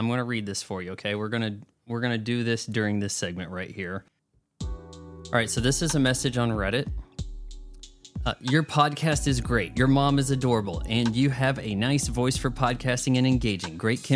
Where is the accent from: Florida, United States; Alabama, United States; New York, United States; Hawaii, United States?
Hawaii, United States; I mean, I'm from Hawaii.